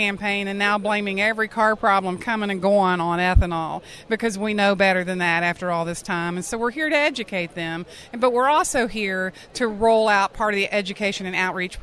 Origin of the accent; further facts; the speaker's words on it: West Virginia, United States; I'm from West Virginia